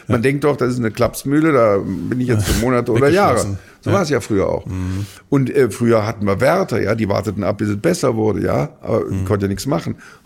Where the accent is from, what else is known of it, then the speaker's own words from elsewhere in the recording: Rhineland, Germany; als Rheinländer redet man gerne